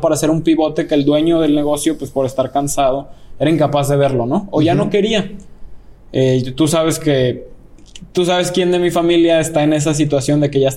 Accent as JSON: {"language": "Spanish", "country": "Mexico", "said": "como mexicanos, siempre soñamos y lo hemos hablado desde siempre en ir a hacer negocios a Estados Unidos, ganar dólares."}